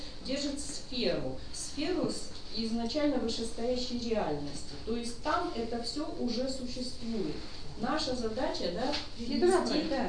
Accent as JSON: {"language": "Russian", "country": "Ukraine", "said": "я из Украины"}